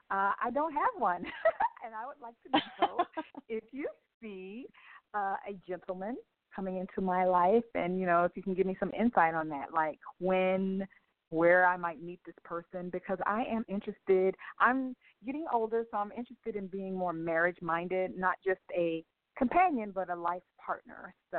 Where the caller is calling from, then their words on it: Georgia, United States; I'm calling from Georgia.